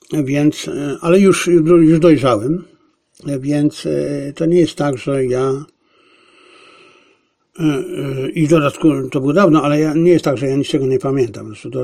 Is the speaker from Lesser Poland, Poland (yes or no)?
no; Silesian Voivodeship, Poland; Ja byłem i jestem Ślązakiem, więc ja lubię porządek.